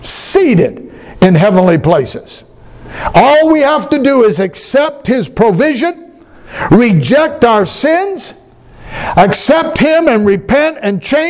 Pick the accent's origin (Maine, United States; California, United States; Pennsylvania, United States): Maine, United States; Westbrook; I'm from the Northeast. I'm born in Maine to be exact, Westbrook, Maine to be exact, outside of Portland.